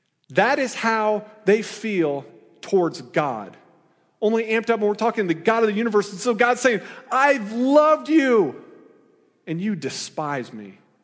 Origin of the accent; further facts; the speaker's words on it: Iowa, United States; for me, I'm from Iowa, you know, I went to Iowa State.